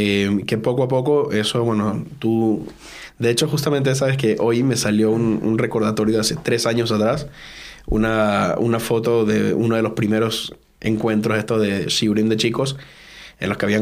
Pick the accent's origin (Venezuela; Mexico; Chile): Venezuela; now in Madrid, Spain; Yo vengo de Sudamérica, de Venezuela.